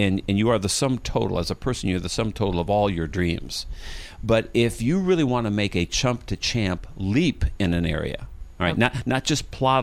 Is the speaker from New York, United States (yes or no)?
no; Minneapolis, Minnesota, United States; I grew up in Minneapolis, Minnesota, fell in love with water skiing at age 21